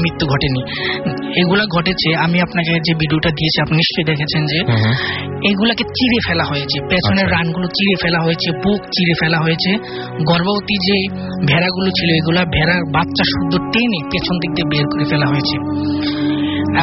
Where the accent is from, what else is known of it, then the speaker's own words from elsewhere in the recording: Comilla, Chittagong Division, Bangladesh; now in Dhaka, Bangladesh; কুমিল্লা থেকে এসেছি কিন্তু ঢাকায় মহাখালীতে থাকি